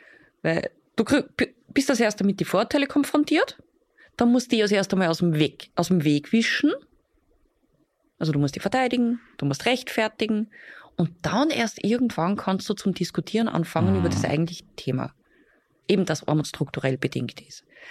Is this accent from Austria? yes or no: yes; Upper Austria, Austria; Zumindest bei uns in Oberösterreich.